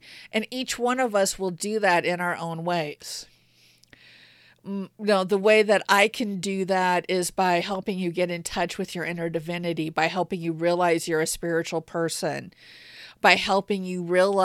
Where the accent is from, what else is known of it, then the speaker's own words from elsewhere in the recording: Midwest, United States; I grew up in a small Midwestern town.